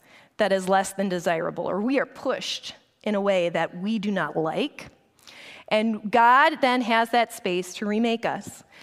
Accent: East Coast, United States; I'm not from Minnesota, so I say that like I'm an East Coast girl, so the idea of moving to the Midwest

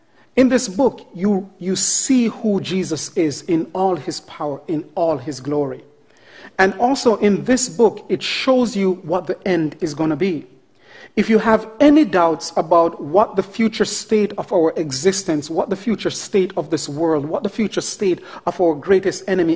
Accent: Jamaica; when I was growing up in Jamaica, I was given certain nicknames

